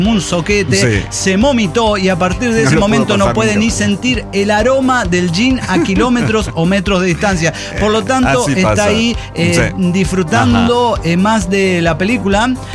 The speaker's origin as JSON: {"language": "Spanish", "region": "Havana", "country": "Cuba", "said": "de La Habana, Cuba."}